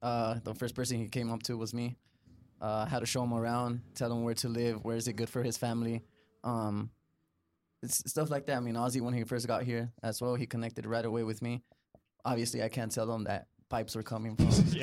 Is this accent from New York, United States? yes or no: no; California, United States; born there; now in Minnesota, United States; Oh, I mean, I was born in California, but this is home for me now.